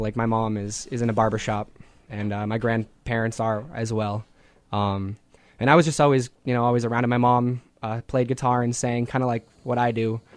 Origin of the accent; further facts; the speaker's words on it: Portsmouth, New Hampshire, United States; born there; now in Dover, United States; Yeah, I was born in Portsmouth.